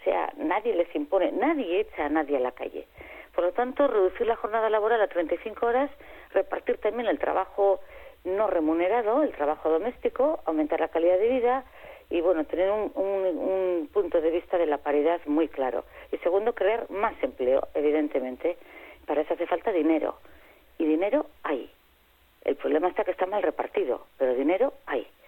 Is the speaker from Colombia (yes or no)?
no; Navarre, Spain; yo soy navarra y hasta la médula